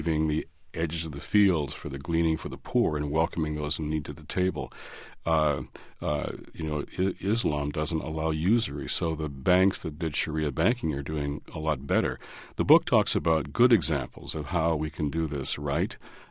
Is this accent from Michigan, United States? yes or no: yes; Detroit, Michigan, United States; I was in Detroit to start this tour, my hometown, where unemployment's, 30% is actually a lot higher than that.